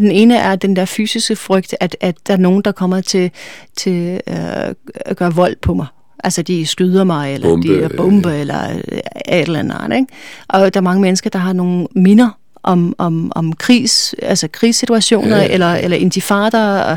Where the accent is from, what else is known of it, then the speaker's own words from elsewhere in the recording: United States; Danish is a second language; Ja, på sin måde, men jeg vil sige, altså jeg er jo ikke dansker, jeg kommer fra USA, hvor ja.